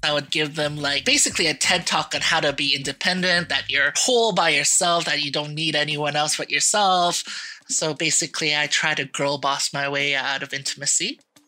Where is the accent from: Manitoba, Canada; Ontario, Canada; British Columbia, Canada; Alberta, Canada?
Ontario, Canada; Mississauga; I am from Mississauga, Ontario.